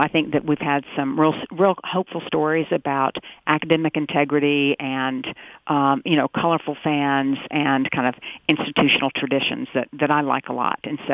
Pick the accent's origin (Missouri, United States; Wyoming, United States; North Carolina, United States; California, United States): North Carolina, United States; I guess I grew up in North Carolina when they still played the Four Corners